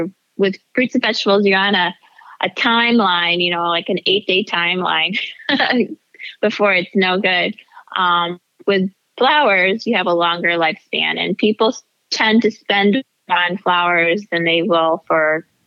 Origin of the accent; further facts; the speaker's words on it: Mount Clemens, Michigan, United States; also born or lived in New York; now in Detroit, United States; Well, my family's here, and I'm a Midwest girl, I'm from Mount Clemens, so it's very different than New York.